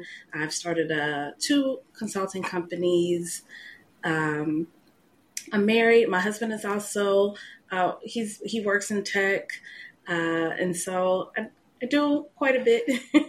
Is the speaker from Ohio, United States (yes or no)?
yes; Cincinnati, Ohio, United States; moved away as an adult; also born or lived in Florida / North Carolina; now in Atlanta, United States; Yeah, so I am from Cincinnati, Ohio. I grew up there and then transitioned to Florida, where I went to Bethune-Cookman University.